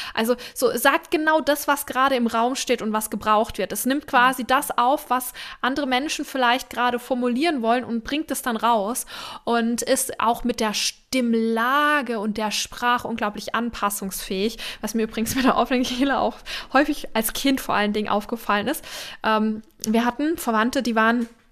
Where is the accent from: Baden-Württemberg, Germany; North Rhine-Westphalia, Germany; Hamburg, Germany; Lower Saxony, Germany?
Baden-Württemberg, Germany; ich komme aus Badenerland